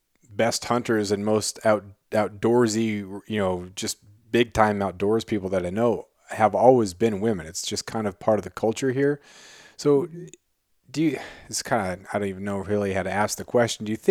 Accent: Alaska, United States; I grew up on Prince of Wales Island and then went to college in Arizona. Then my first teaching job out of college was in California.

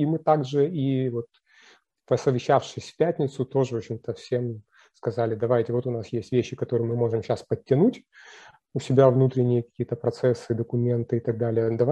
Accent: Odesa, Odesa Oblast, Ukraine; я одессит, я украинец.

